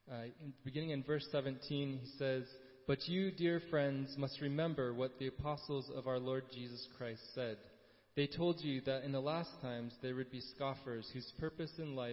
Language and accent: English; Ituri, DR Congo; I grew up in Ituri, like I said